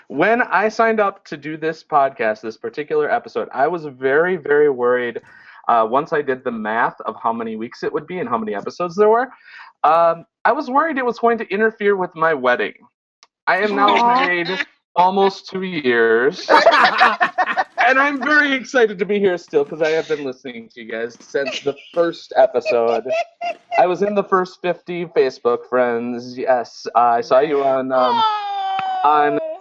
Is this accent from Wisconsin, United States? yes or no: yes; Wisconsin, United States; This is my fourth, what am I drinking? Old Fashions. I'm from Wisconsin.